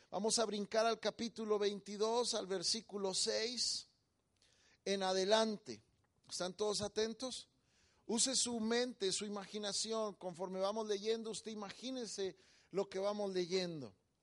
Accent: Mexico; somos de México y estamos aquí porque nuestra hija y nuestro yerno han dado gracias.

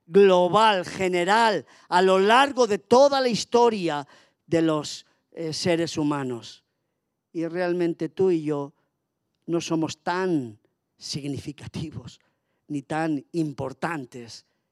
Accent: Spain; como decimos en mi tierra y decimos en España ese refrán

